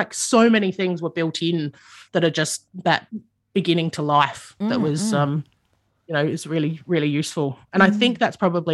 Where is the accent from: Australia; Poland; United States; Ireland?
Australia; Adelaide, South Australia; I grew up in the suburbs of Adelaide.